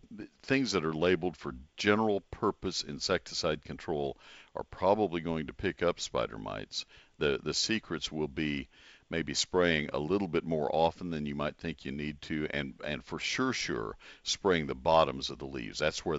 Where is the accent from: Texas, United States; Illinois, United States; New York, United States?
Texas, United States; College Station; now in Dallas-Fort Worth, United States; I didn't see them like I see them in the Dallas-Fort Worth area where I live now. I grew up in College Station, and they didn't annihilate our gardens when I was a kid.